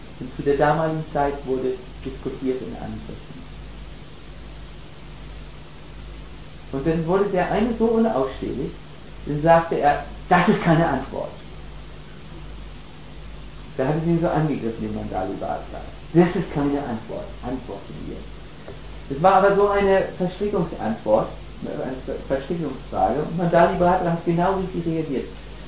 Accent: Northern Germany, Germany; wie man bei uns in Norddeutschland sagt.

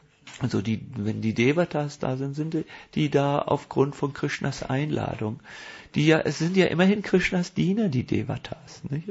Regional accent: Hamburg, Germany; meiner Heimatstadt, also einer Stadt, wo ich 6-7 Jahre groß geworden bin, glaube ich, Sasel, eine Vorstadt von Hamburg.

